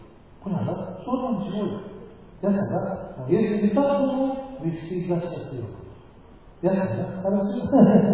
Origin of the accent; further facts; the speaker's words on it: Russia; я тоже россиянин.